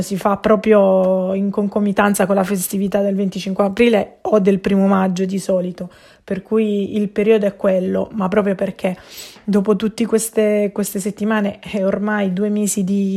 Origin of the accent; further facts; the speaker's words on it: Apulia, Italy; Qui, come ho già detto, da buona pugliese.